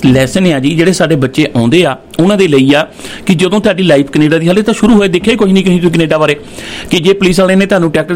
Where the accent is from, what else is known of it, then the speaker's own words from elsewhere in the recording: Randhawa Masanda, Punjab, India; also born or lived in Jaula; ਮੈਂ ਜਿੱਥੇ ਮੇਰਾ ਪਿੰਡ ਜੌਲਾ ਆ, ਪਰ ਮੈਂ ਰਹਿੰਦਾ ਸੀ ਰੰਧਾਵਾ ਮਸਿੰਦਾ।